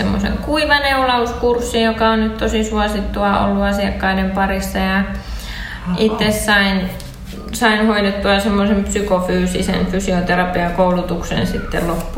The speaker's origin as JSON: {"language": "Finnish", "town": "Ylöjärvi", "region": "Pirkanmaa", "country": "Finland", "tie": "born or raised there", "also_born_or_lived": "Savonlinna / Lahti", "moved": "as an adult", "lives_now": "Fuengirola, Spain", "said": "asustellut Tampereella ja Turussa ja Ahvenanmaalla ja Savonlinnassa ja Lahdessa. Että aika paljon on tullut kyllä kierrettyä, mutta sieltä Ylöjärveltä olen niin kuin kotoisin."}